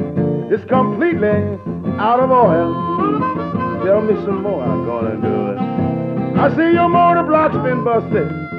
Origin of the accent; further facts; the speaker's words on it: California, United States; also born or lived in New York City; And I'm not a New Yorker anymore. I'm a country boy from California.